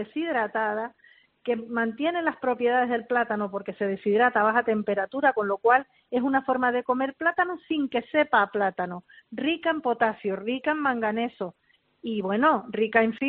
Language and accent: Spanish; Canary Islands, Spain; los canarios y los que nos visitan o los que viven habitualmente como canarios aquí en las islas, tenemos que ser todos más egoístas